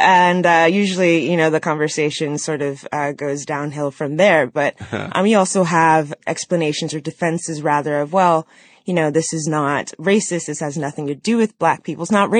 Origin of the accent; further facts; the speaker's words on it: United States; but for me as an American, obviously with our traditions of minstrelsy and samba, was very shocking.